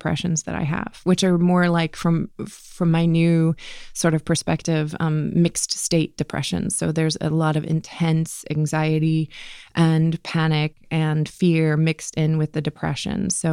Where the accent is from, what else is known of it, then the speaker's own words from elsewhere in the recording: Cincinnati, Ohio, United States; So my best friend at the time, which is your wife, actually, was moving away from Cincinnati, my hometown, to Florida.